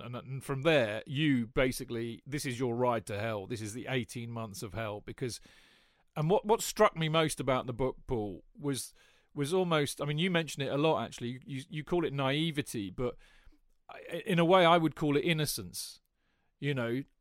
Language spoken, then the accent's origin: English; United Kingdom; I'm sorry, mate, I'm British.